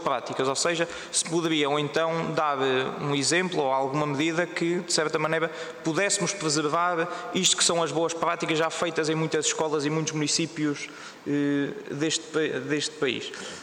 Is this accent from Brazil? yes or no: no; Guarda, Portugal; posso-lhe referir do distrito onde eu sou, da Guarda